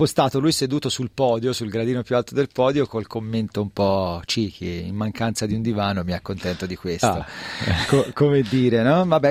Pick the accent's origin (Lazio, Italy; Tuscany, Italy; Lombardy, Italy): Tuscany, Italy; io non lo posso nemmeno dire bene mojo perché sono toscano